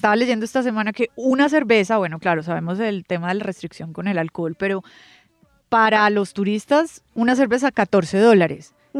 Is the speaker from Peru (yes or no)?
no; Cúcuta, Norte de Santander, Colombia; Es que yo hablo así porque soy de Cúcuta